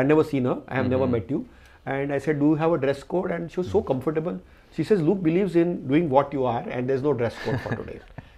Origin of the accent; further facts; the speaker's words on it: India; So I'm very proud as an Indian. I'm born in an era where I'm proud to be an Indian.